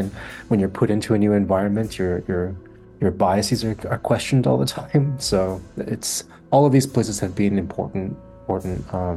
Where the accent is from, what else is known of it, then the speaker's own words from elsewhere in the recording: Calgary, Alberta, Canada; also born or lived in Edmonton / Montreal / Germany; I grew up in Calgary, so that's sort of my home base. Did my first composition degree there, and I lived for a while in Edmonton, had some good times there, but I spent 10 years living in Montreal